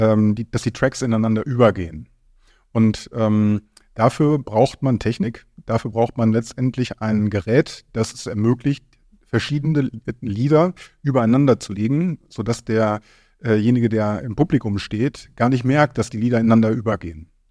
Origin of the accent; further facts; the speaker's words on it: North Rhine-Westphalia, Germany; ich komme ja aus Münsterland ursprünglich.